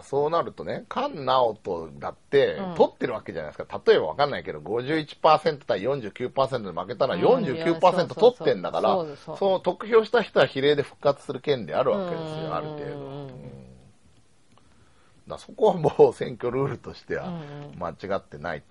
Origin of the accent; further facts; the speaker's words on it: Saitama, Japan; まあ、自分で言うなら埼玉ですよ